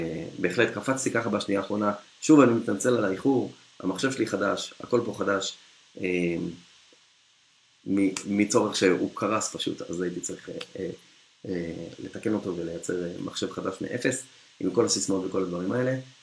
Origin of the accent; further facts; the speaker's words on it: Netanya, Central District, Israel; אני גדלתי בנתניה, ותמיד בכיכר העיר היה כרכרות של סוסים